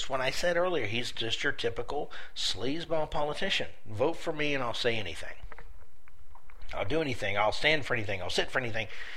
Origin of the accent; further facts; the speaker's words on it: Florida, United States; How about let's go to my native state, my home state of Florida?